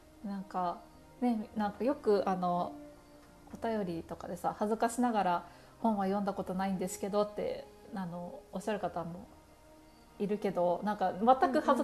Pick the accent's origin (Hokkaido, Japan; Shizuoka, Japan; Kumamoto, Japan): Shizuoka, Japan; 静岡在住ということで、同郷です。私も静岡出身ではあるので、